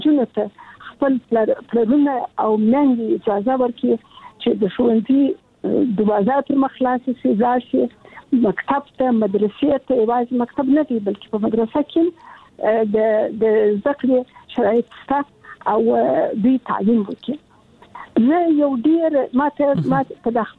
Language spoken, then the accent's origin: Pashto; Kandahar, Afghanistan; زه د کندهار یم